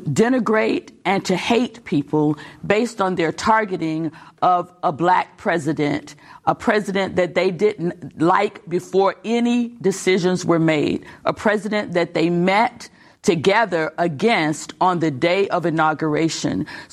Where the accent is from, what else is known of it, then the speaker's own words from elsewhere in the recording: Birmingham, Alabama, United States; I'm from Birmingham, Alabama. I was raised there. I've seen Klan rallies before.